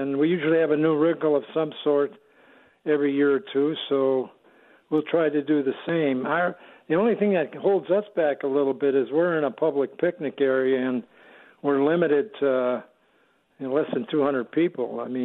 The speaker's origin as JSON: {"language": "English", "region": "Wisconsin", "country": "United States", "lives_now": "California, United States", "said": "We're from Wisconsin, so we have a picnic. And that's what we're famous for."}